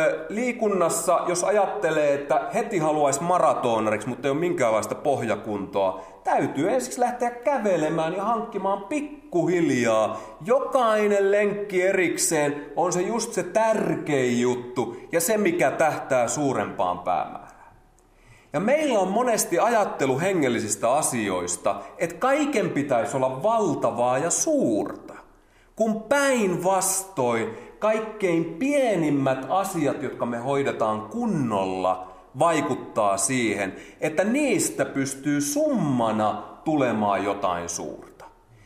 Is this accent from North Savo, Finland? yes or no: no; Alajärvi, South Ostrobothnia, Finland; Vaikka mä oon Alajärveltä, niin mä en tunne näitä termejä.